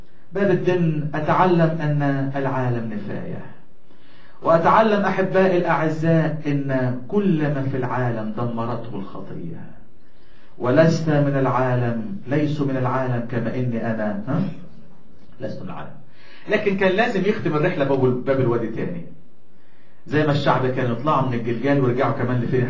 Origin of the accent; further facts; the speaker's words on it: Egypt; وإحنا كمصريين يلا زي بعض